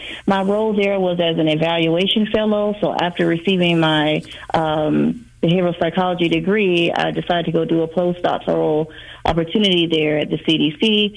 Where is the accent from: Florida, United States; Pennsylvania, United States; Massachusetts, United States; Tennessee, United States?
Florida, United States; Jacksonville; now in Kansas City, United States; No, actually, I am from Jacksonville, Florida, and I met my husband down in Tallahassee, Florida, during undergrad, who was a native of Kansas City. So we moved here in 2010.